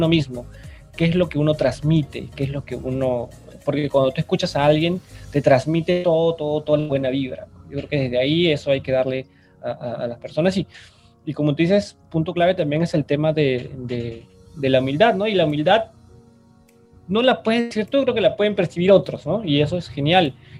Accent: Peru; Me dice, ¿de qué parte eres? Ah, soy de Perú, ¿no?

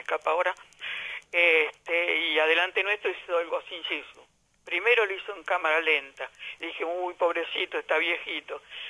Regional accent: Buenos Aires, Argentina; lamentablemente que se hizo en Buenos Aires no pude, soy de Buenos Aires, justo no pude ir.

